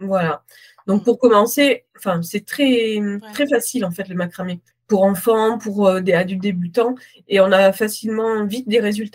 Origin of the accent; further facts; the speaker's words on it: Bordeaux, Nouvelle-Aquitaine, France; now in Angoulême, France; je suis originaire de Bordeaux, mais donc je vis à Angoulême depuis 12 ans.